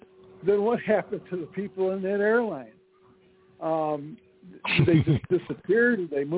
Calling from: Syracuse, New York, United States

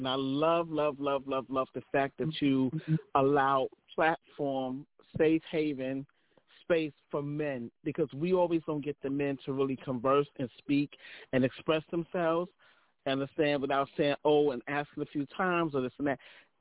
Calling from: Brooklyn, New York, United States; I'm calling from Brooklyn.

